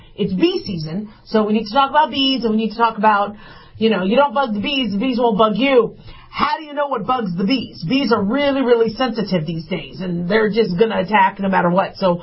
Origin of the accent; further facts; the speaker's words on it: United States; I'm American. I was born in America, but my father was from Israel. My mom's American, so I'm half Cleveland.